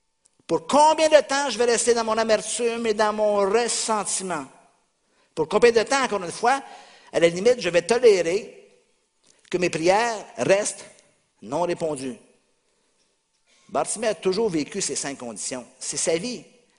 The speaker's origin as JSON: {"language": "French", "town": "Surgères", "region": "Nouvelle-Aquitaine", "country": "France", "said": "Maintenant, mon accent a été un peu changé. C'est la déformation d'Amérique. Mais je viens d'ici, vous devriez me considérer comme l'un des vôtres."}